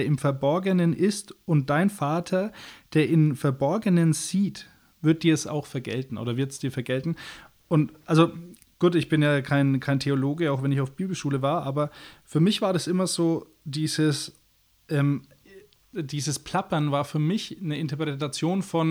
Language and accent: German; Bavaria, Germany; sage ich mal als Franke